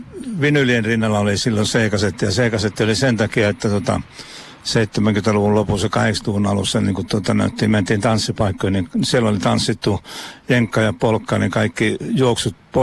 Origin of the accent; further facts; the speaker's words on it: Kuopio, North Savo, Finland; mä oon kuopiolainen, savolainen tiskiukka ja kierrän tuolla maakunnassa